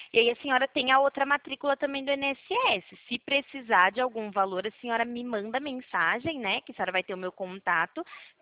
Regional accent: São Paulo, Brazil; Isso, daqui mesmo, de São Paulo.

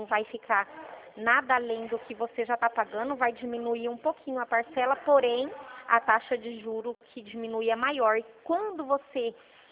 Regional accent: Presidente Prudente, São Paulo, Brazil; sou do estado de São Paulo, da cidade de Presidente Prudente.

